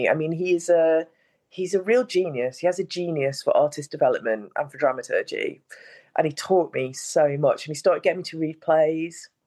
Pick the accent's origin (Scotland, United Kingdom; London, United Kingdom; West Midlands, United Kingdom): West Midlands, United Kingdom; Stoke-on-Trent; My dad was a head teacher. You know, I'm just from Stoke.